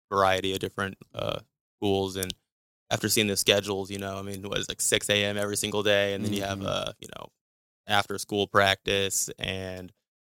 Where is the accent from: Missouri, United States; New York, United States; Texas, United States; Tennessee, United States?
Missouri, United States; Yeah, man, I grew up in Tower Grove.